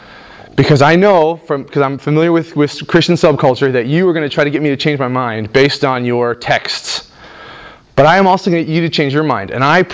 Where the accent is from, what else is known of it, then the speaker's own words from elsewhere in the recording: Kenya; So I grew up in Kenya. I grew up overseas.